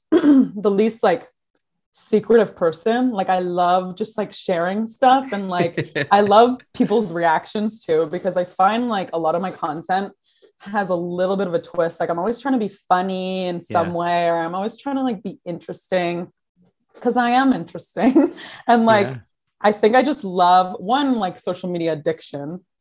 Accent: Kingston, Ontario, Canada; I grew up in Kingston or outside of Kingston, Ontario. And so like very small town vibes

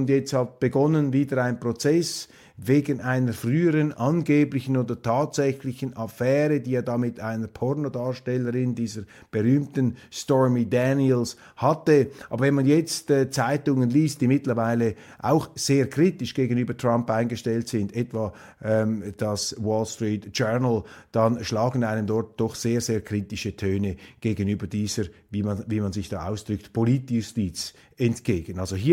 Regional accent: Switzerland; Als Schweizer empfinde ich das sehr stark

